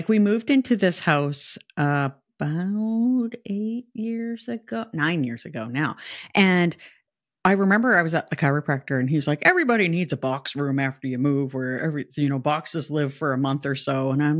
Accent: Canada; because I'm from Canada and hockey is like a big thing.

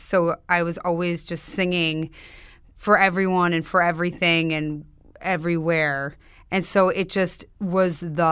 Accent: Highland Park, Illinois, United States; accent: Chicago; In Chicago, outside Chicago, Highland Park. It's a North Shore suburb.

